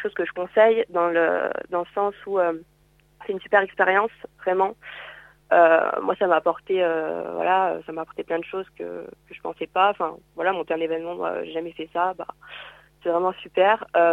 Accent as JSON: {"language": "French", "town": "Grenoble", "region": "Auvergne-Rhône-Alpes", "country": "France", "said": "Bah moi du coup je viens de Grenoble."}